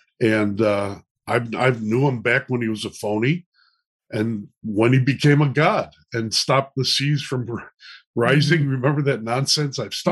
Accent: Chicago, Illinois, United States; I mean, I'm from Chicago, Megyn, where force and the Democratic Party has always been, you know, they've always been twins.

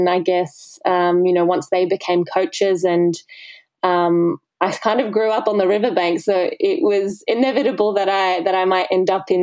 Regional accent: Australia; I'm an Australian athlete competing in canoe slalom.

